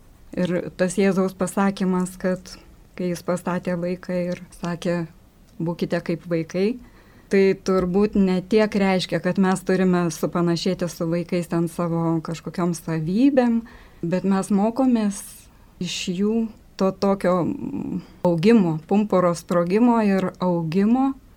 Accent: Kaišiadorys, Kaunas County, Lithuania; Aš pati esu iš Kaišiadorių ir labai turiu didelį palaikymą ten.

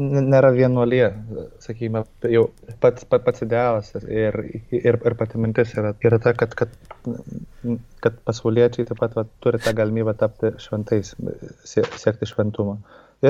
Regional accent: Kaunas, Kaunas County, Lithuania; aš esu iš Kauno

